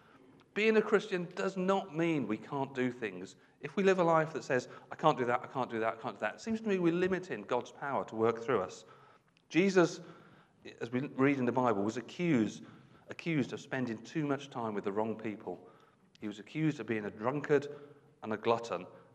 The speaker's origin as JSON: {"language": "English", "town": "Birmingham", "region": "West Midlands", "country": "United Kingdom", "tie": "born there", "said": "And I was born in Birmingham, so it must have happened at some point."}